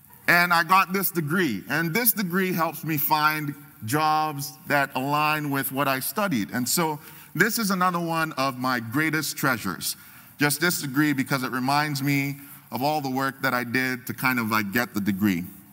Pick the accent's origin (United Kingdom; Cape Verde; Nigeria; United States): Nigeria; I'm originally from Nigeria